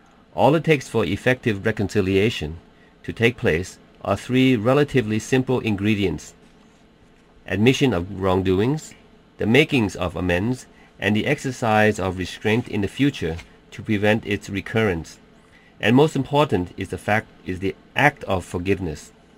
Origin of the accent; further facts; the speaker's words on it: Thailand; from Thailand, and I will be your moderator today.